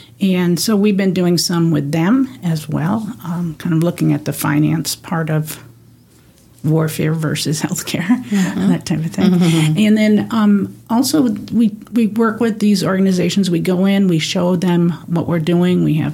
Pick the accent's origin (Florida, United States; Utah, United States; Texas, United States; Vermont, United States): Vermont, United States; I grew up in Vermont, so I've known of Bernie Sanders for years